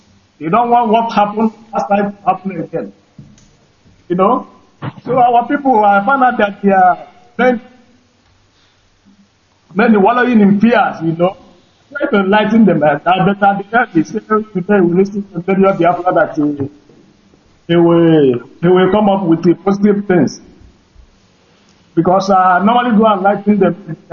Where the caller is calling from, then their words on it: Barcelona, Catalonia, Spain; And I'm calling from Barcelona.